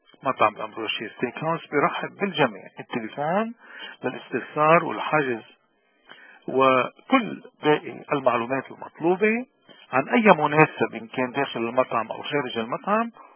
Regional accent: Lebanon; من هون اليوم نحن كمواطنين لبنانيين عم نواجه إغراءات كتيرة

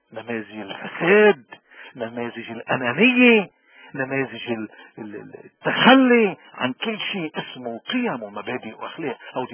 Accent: Lebanon; أنا هويتي لبناني أنا مني عربي ما عندي مشكلة مع العرب ولكن أنا لبناني أنا ماروني سرياني أرامي أنا مني كردي مني أرمني

